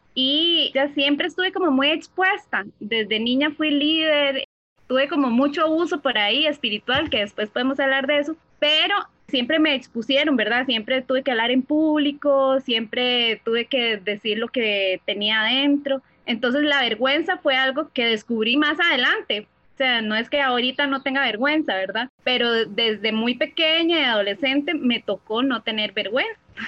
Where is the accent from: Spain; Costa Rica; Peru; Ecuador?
Costa Rica; soy de Costa Rica.